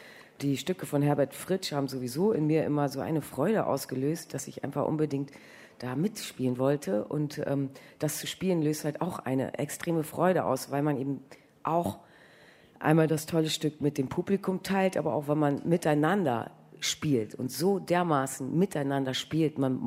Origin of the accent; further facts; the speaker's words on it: Peheim, Lower Saxony, Germany; Ja. Also Peheim hat 1000 Einwohner. Ja, da drumherum ist dann auch nicht so viel. Die nächsten Städte sind Oldenburg, Bremen, Osnabrück.